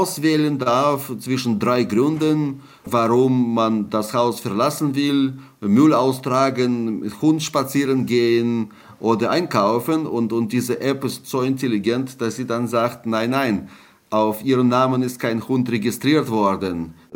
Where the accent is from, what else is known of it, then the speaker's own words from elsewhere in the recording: Russia; Und die ersten Nachrichten aus Russland waren natürlich wie immer, wie ich meine Heimat kenne, dann sehr optimistisch.